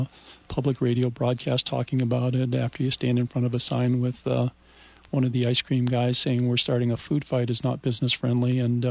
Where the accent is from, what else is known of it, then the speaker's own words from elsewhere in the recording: Vermont, United States; I think my whole life experience is one of, growing up in Vermont, been interested in what's going on. I've, met every governor of my lifetime in Vermont